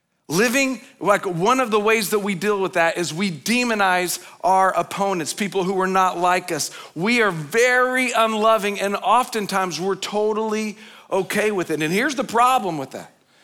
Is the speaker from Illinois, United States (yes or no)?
no; Oklahoma, United States; I grew up in Oklahoma, and some of you have known that.